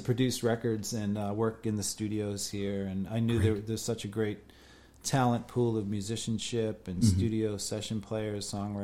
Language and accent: English; Boston, Massachusetts, United States; now in Nashville, United States; Yeah, I grew up in the Boston area.